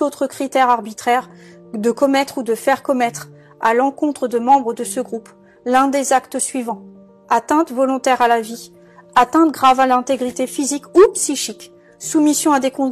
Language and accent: French; France; en tant qu'auxiliaire de justice, en tant que Française et en tant que mère de famille